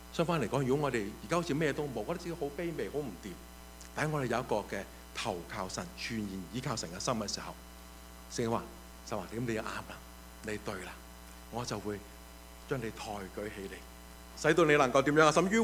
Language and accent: Chinese; China; 我们中国人呢的看法是什么呢？